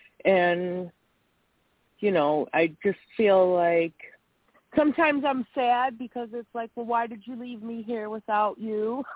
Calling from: Wisconsin, United States; from Wisconsin. How are you?

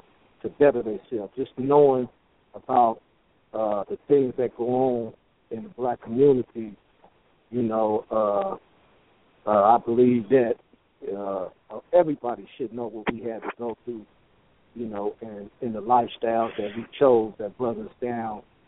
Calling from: California, United States; I'm calling from the Institution of Solano.

